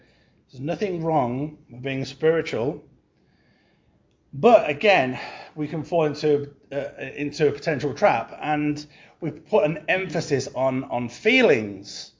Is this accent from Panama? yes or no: no; Coventry, West Midlands, United Kingdom; I started going to this Pentecostal church in Coventry. I was born and raised in Coventry